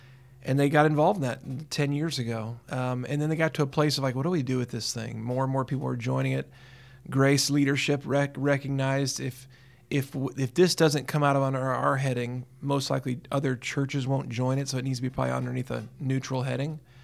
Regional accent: Baton Rouge, Louisiana, United States; moved away as an adult; now in East Texas, United States; I'm originally from Baton Rouge, went to LSU, grew up in the South Louisiana culture, and then I came out here to East Texas about 25 years ago or something.

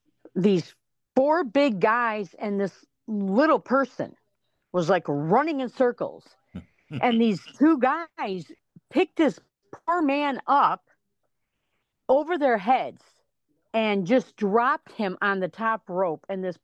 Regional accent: Romeoville, Illinois, United States; And I ended up growing up in Romeoville.

